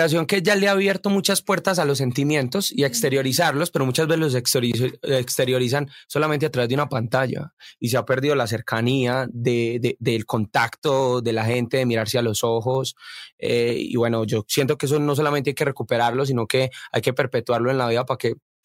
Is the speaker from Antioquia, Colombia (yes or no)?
yes; Medellín, Antioquia, Colombia; De Medellín.